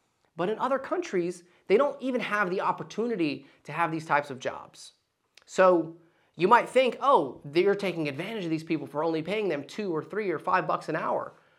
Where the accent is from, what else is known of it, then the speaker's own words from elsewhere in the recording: Dalton, Georgia, United States; That's why when I grew up in Dalton, Georgia, on Fifth Avenue, all the apartments that were around us would have 10 to 15 Mexicans stuffed in there